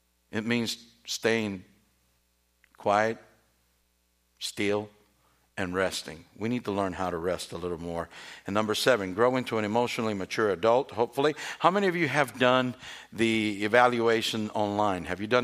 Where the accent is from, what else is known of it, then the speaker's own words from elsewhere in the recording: Puerto Rico; in my hometown in Puerto Rico, they had a big factory, and a lot of people worked there